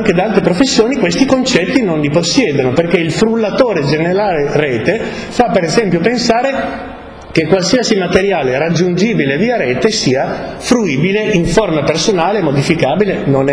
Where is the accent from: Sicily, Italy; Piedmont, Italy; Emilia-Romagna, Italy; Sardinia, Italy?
Piedmont, Italy; Turin; io sono di Torino